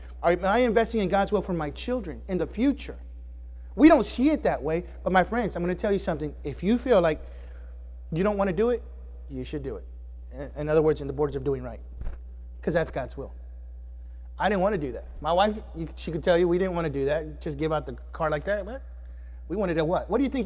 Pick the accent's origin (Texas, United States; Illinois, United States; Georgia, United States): Texas, United States; Houston; I'm a kid from Houston, amen. The only kind of jungle I know is the concrete jungle, amen.